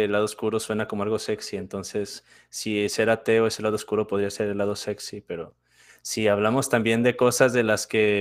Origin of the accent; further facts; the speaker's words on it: Guadalajara, Jalisco, Mexico; Sí, yo soy de México, sí. De el estado de Jalisco, sí. La ciudad de Guadalajara. Aquí estoy, aquí es donde me encuentro.